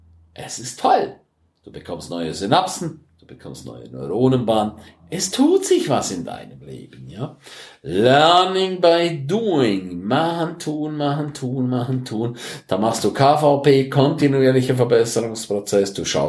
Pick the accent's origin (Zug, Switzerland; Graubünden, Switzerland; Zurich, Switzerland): Graubünden, Switzerland; St. Moritz; ich bin in meiner Heimat in St. Moritz